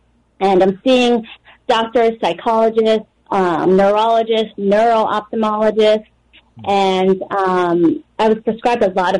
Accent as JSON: {"language": "English", "town": "Piscataway", "region": "New Jersey", "country": "United States", "said": "I'm from Piscataway, New Jersey, and I want to say hello to everyone that's listening."}